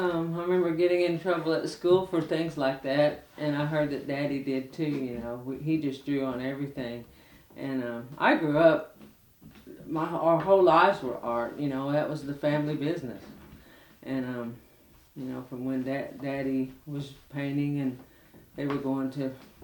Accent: Muskogee, Oklahoma, United States; I was born in Muskogee, 1961, and I grew up in Muskogee.

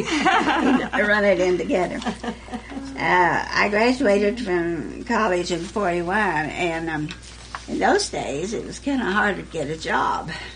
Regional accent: Shattuck, Oklahoma, United States; He was from Arnett, and I was from Shattuck. Competing towns.

